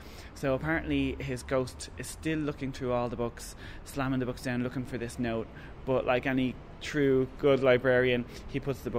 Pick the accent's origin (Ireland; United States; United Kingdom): Ireland; Dublin, Leinster; I'm a writer from Dublin.